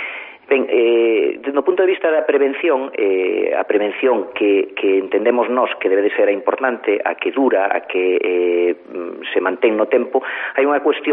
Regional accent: Galicia, Spain; na miña terra, eu son do Ribeiro

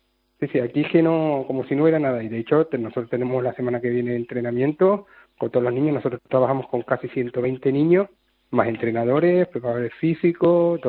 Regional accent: Canary Islands, Spain; now in Belarus; yo soy de Gran Canaria

